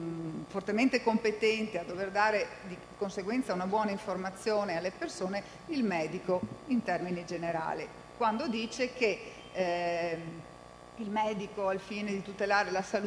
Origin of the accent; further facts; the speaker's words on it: Padua, Veneto, Italy; proprio perché vengo da Padova